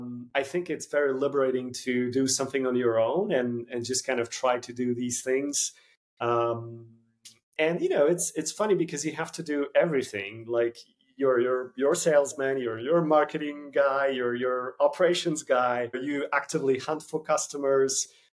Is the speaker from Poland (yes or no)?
yes; Poland; first language Polish; English is a second language; Obviously a bit of Italian, a bit of French, English, Polish, which is my native language.